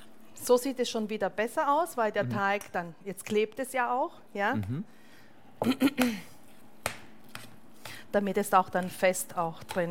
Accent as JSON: {"language": "German", "region": "Sicily", "country": "Italy", "said": "Wir kommen ja aus Sizilien"}